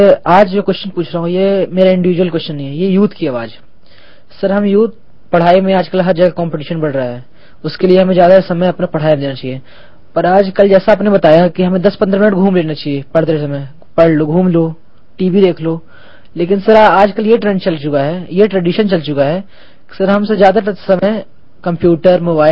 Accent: Satna, Madhya Pradesh, India; सतना मध्य प्रदेश से आया हूँ।

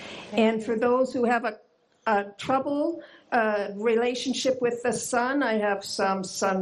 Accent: Canada; I'm from Canada.

